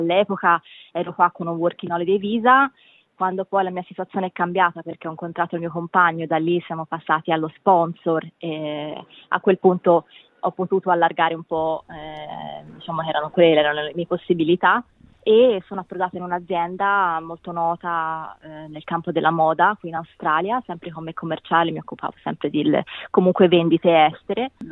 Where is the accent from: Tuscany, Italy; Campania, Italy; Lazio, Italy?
Tuscany, Italy; Florence; Io sono di Firenze, proprio di Firenze